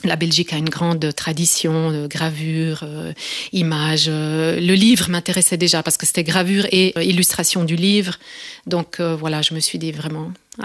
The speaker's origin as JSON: {"language": "French", "town": "Verscio", "region": "Ticino", "country": "Switzerland", "tie": "born or raised there", "said": "je suis née à Verche, c'est le village du théâtre Dimitri."}